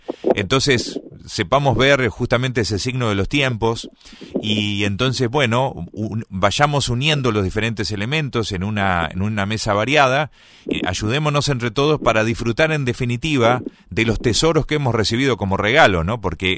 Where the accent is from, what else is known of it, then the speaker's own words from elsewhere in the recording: Gualeguaychú, Entre Ríos, Argentina; Yo soy nacido y criado en Gualeguaychú.